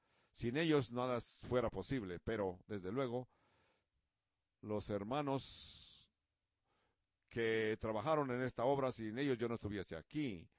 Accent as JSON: {"language": "Spanish", "country": "Netherlands", "tie": "born or raised there", "second_language": "Spanish", "said": "en Holanda, en mi país nativo de Holanda."}